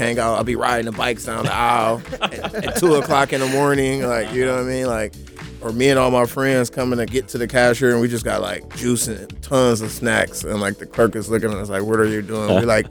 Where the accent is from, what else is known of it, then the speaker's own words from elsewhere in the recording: Toledo, Ohio, United States; Yeah, growing up in the Midwest, it's like middle America, real blue collar. You got the auto industry, you got the factories, different factories. And Toledo, Ohio is where the first Jeep factory started at.